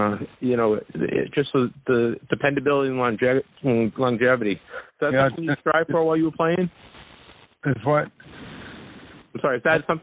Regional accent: New England, United States; When I was a kid, I grew up in New England, obviously.

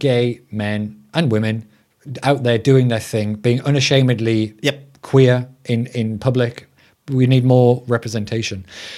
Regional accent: United Kingdom; as a British person, I'm quite happy that this is representing us.

